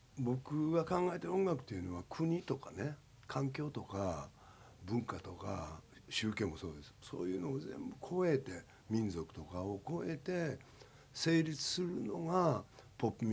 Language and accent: Japanese; Osaka, Japan; ですけど大阪人です関西人ですから